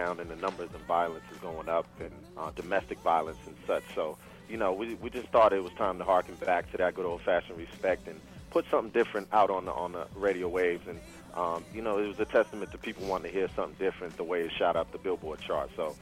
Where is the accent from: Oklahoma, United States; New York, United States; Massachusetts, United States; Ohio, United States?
Massachusetts, United States; Brockton; born there; I was born in Brockton, Massachusetts, man. I mean Brockton, Boston.